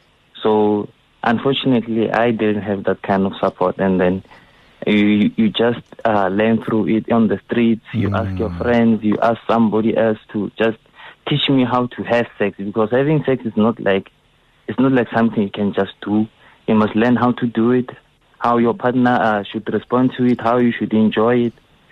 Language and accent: English; Soshanguve, Gauteng, South Africa; It's been … I'm from Soshanguve in Pretoria. I remember when I was I'm 25 years old now